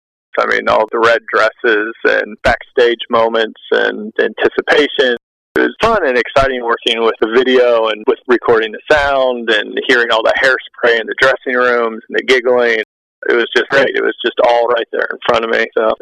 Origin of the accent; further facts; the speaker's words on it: Texas, United States; Well, with growing up in Texas, both my sisters were cheerleaders.